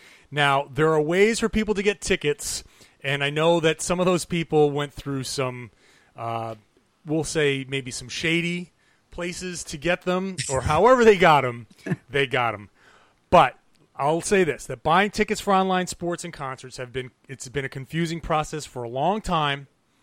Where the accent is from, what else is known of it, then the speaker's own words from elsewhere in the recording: Pawtucket, Rhode Island, United States; I was born and raised in Pawtucket, Rhode Island, which is right on the Massachusetts border, like 30 miles from Boston. Went to school in Boston. I'm a Boston guy.